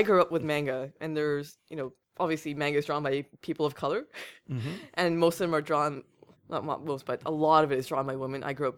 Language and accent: English; Vancouver, British Columbia, Canada; I grew up in Vancouver, where we have a huge Asian population.